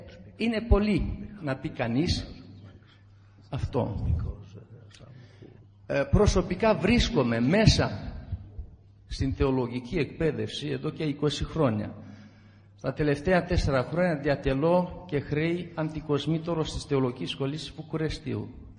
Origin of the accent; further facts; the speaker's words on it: Romania; Εφόσον έρχομαι και εγώ από την Ρουμανία, έχω να κάνω μερικούς σχολιασμούς.